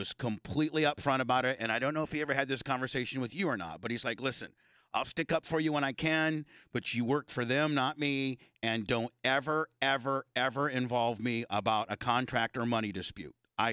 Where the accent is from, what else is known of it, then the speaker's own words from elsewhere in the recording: Indiana, United States; No, fucker. I'm a Hoosier. I'm a fucking Hoosier.